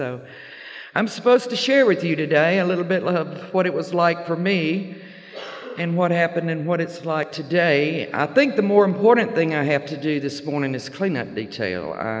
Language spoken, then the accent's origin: English; Arkansas, United States; I'm a country girl born and raised in Arkansas, southeast Arkansas, where they raise rice, soybeans, cotton, and mosquitoes as big as helicopters.